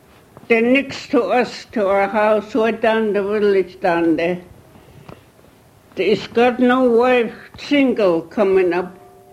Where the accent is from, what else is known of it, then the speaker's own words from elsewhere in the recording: Chilkat, Alaska, United States; born there; I was born in Chilkat, you know, hands on this side.